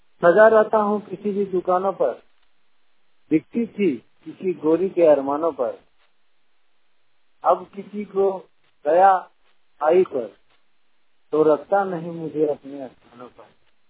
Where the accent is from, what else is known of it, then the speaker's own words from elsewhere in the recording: Dhanbad, Jharkhand, India; मैं धनबाद का रहने वाला हूँ।